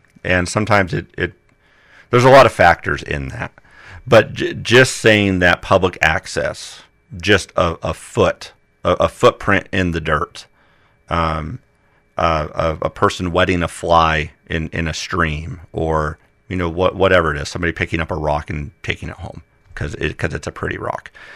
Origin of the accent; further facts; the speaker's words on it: Illinois, United States; I remember as a young kid growing up in the Midwest, where about the only public land you had where you didn't have to go ask somebody permission or pay somebody for permission to be able to use the land were small little state parks scattered randomly across the state of Illinois